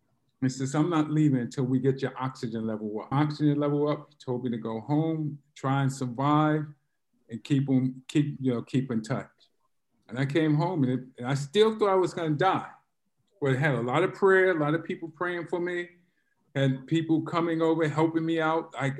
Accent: Bedford-Stuyvesant, New York, United States; I grew up in Bed-Stuy. I was on Lexington Avenue. If you knew Lexington Avenue at that time, it was just a row of tenements and a lot of suffering and poverty over there.

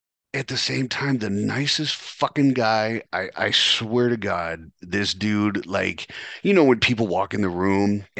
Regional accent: California, United States; oh, I'm from Cali, blah, blah, blah.

